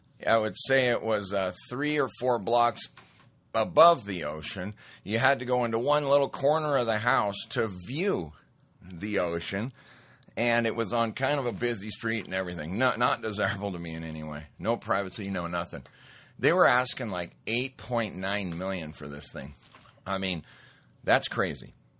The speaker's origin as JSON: {"language": "English", "region": "Montana", "country": "United States", "tie": "born or raised there", "said": "I grew up in Montana, been around a lot of that stuff, and been to a lot of ranches and whatnot."}